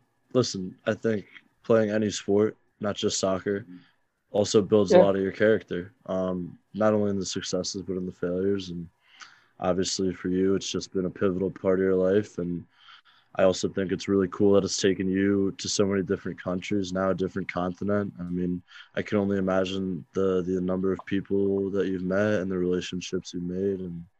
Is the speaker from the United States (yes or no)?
yes; United States; And also, like you said, as an American, all the Ted Lasso jokes about Jesse Marsh.